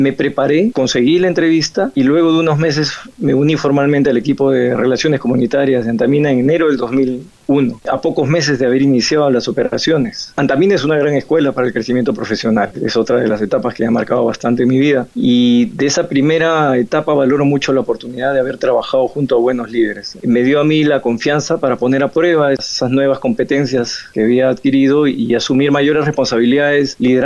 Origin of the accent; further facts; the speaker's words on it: Lima, Peru; born there; Yo nací en Lima y siempre estimulado desde mi hogar a viajar y conocer mejor el Perú.